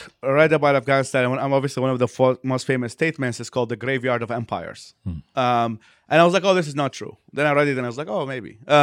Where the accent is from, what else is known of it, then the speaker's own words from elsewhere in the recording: Baghdad, Baghdad Governorate, Iraq; English is a second language; So, I mean, in Iraqi terminology, I'm called a sanctions boy. So I was born during the sanctions, the U.S. sanctions on Iraq from 1991 until the war.